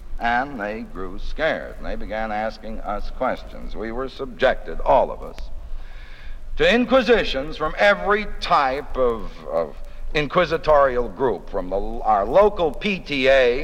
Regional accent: New Haven, Connecticut, United States; born there; I was born in New Haven, Connecticut, on a street called Stevens Street. Now, Stevens Street wasn't the most undesirable street in New Haven.

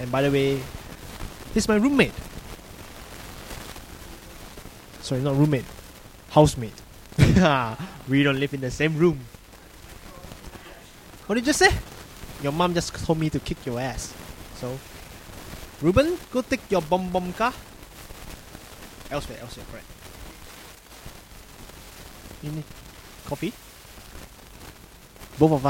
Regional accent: Singapore; now in Australia; I'm from Singapore, and I'm currently doing my degree in Mechanical and Manufacturing Engineering in the University of South Australia.

